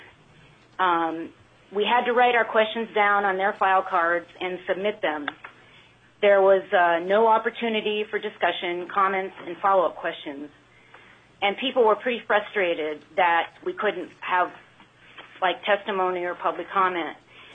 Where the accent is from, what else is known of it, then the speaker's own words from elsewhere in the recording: Talkeetna, Alaska, United States; and I am from the Talkeetna Trapper Creek area.